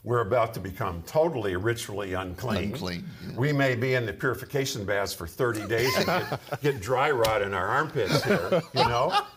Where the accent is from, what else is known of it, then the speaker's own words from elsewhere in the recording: Michigan, United States; I grew up in Michigan Lakes, okay?